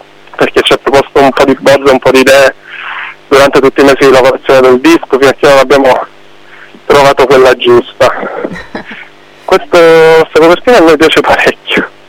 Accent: Palermo, Sicily, Italy; ci siamo trasferiti a Catania per un certo periodo, perché noi siamo di Palermo.

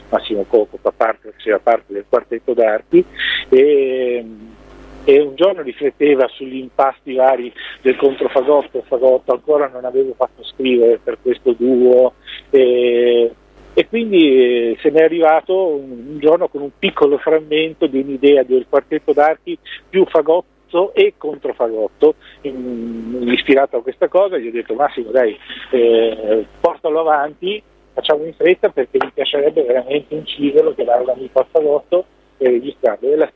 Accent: Genoa, Liguria, Italy; now in Bologna, Italy; è la mia terra, è la mia città, anche se abito ormai da tantissimi anni a Bologna, però in questo momento mi trovo esattamente davanti al mare a Genova. Arrivato da poche ore.

